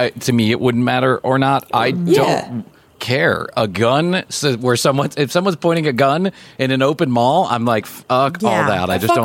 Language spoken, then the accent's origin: English; Chicago, Illinois, United States; now in Atlanta, United States; I grew up in Chicago and I think I've done my penance.